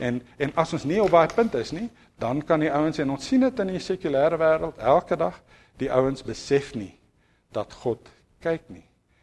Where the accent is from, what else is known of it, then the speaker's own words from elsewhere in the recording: Welkom, Free State, South Africa; Daar's 'n ding, ek het in Welkom groot geword, daar was 'n kerk altyd op pad skool toe.